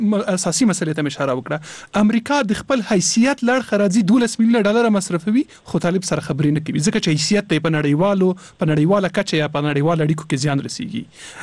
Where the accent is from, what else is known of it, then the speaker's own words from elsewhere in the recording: Afghanistan; زه خو د یو افغان په توګه